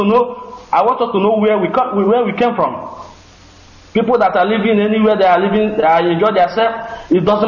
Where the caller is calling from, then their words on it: Kuala Lumpur, Malaysia; I'm calling from Malaysia.